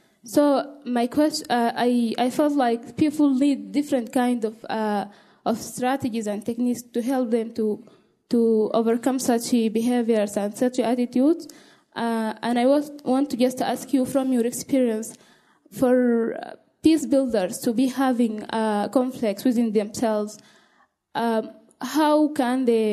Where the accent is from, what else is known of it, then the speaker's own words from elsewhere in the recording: Sudan; English is a second language; I'm from Sudan.